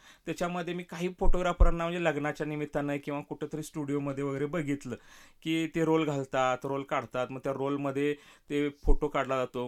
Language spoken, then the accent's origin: Marathi; Sadoli Khalsa, Maharashtra, India; now in Kasaba Bawada, India; मी राहायला कसबा बावड्याला, आणि माझं गाव इथून 15 किलोमीटरवरती आहे, एक सडोली खालसा म्हणून